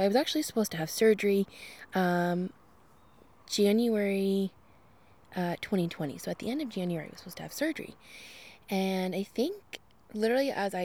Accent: Guelph, Ontario, Canada; I'm originally from Guelph, so that was kind of nice to have someone there closer to, I guess, my mom essentially

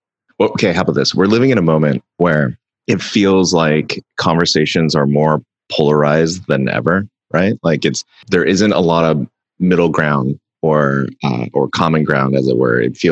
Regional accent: Seattle, Washington, United States; also born or lived in Virginia; So I was actually born in, I was born in Virginia when my dad was in the military. And then we moved up here when I was about two, to Seattle.

